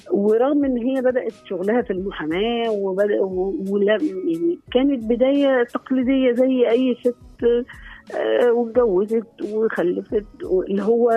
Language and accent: Arabic; Egypt; تخيلي لو إحنا حصل عندنا في مصر كده